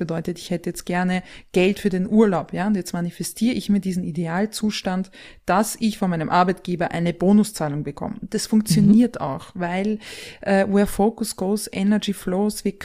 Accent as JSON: {"language": "German", "region": "Vienna", "country": "Austria", "said": "ich komme ursprünglich aus Wien, da bin ich auch momentan noch wohnhaft. Also momentan im Alter zwischen 20 und 30"}